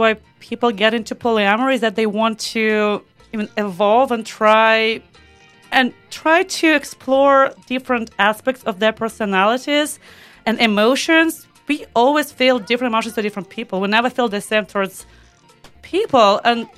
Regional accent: Belarus; English is a second language; I grew up in Belarus. I'm a very traditionally oriented woman in that aspect

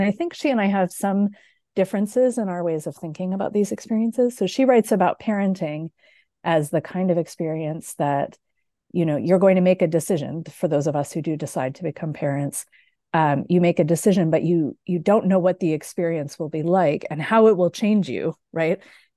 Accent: Canada; now in Michigan, United States; I am Canadian. I now live in the US, in Michigan.

